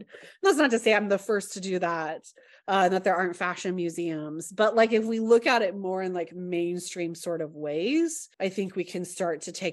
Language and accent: English; Oklahoma, United States; I'm from Oklahoma. So, you know, I grew up Republican